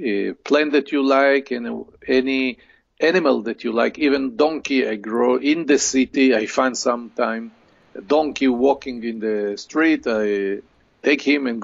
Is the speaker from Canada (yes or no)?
no; Rehovot, Central District, Israel; No, I'm from Rehovot, the center of Israel.